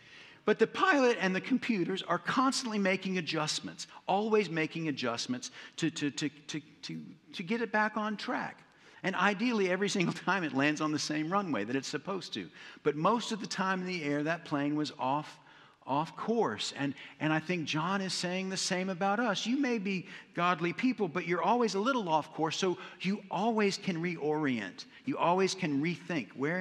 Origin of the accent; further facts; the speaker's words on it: Hampton, Virginia, United States; What about my hometown, Hampton, Virginia? Is that my home?